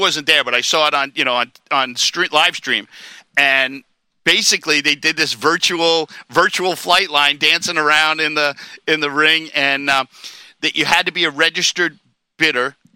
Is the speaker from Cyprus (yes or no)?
no; Long Island, New York, United States; being a New Yorker, a Long Island kid at Belmont Park